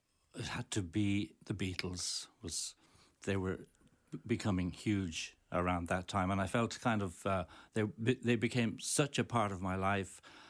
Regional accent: Malahide, Leinster, Ireland; I was born in, physically in the Rotunda Hospital, but I grew up in Malahide.

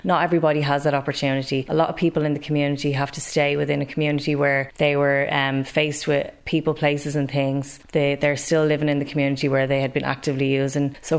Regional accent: Tallaght, County Dublin, Ireland; moved away as an adult; also born or lived in Toronto; I grew up in Talla, and I had moved abroad and lived in Toronto for about 10 years.

